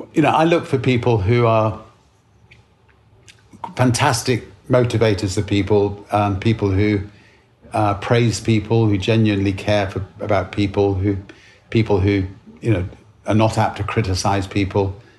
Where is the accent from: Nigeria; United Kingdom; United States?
United Kingdom; Being British, order some tea.